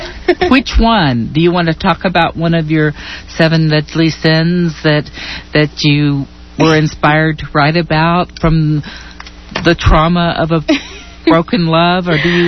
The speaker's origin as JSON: {"language": "English", "town": "Birmingham", "region": "Alabama", "country": "United States", "said": "We're two girls from Birmingham"}